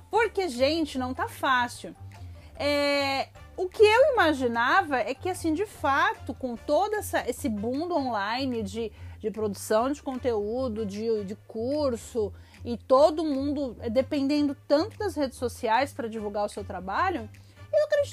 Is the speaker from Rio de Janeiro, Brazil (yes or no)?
no; São Paulo, Brazil; pelo menos na minha cidade, que eu sou de São Paulo.